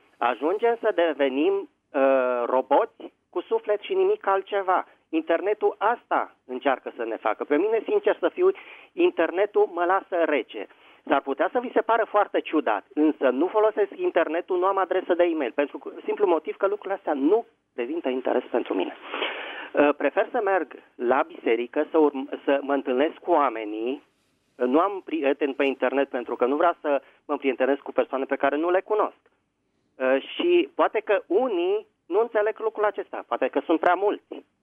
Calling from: Bucharest, Romania; din București.

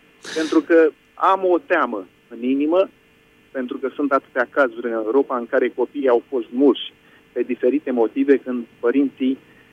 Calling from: France; Vă sunt din Franța.

